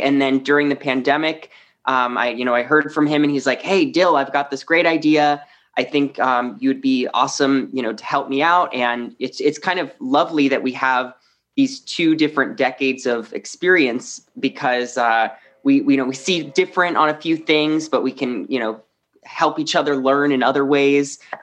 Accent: San Diego, California, United States; Oh, so I'm from San Diego, California, And growing up there, I would go see, you know, every single musical that came through town at the San Diego Civic Center.

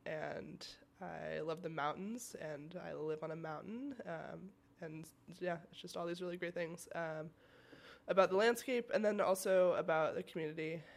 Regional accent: Washington, United States; now in Juneau, United States; I grew up in Washington State in the Pacific Northwest and really loved it.

